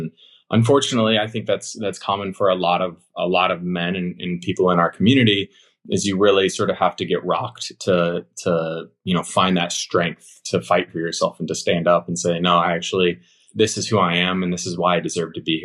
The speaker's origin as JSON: {"language": "English", "region": "Illinois", "country": "United States", "tie": "born or raised there", "said": "Where I grew up in Illinois and being part of the sports community and the Christian community"}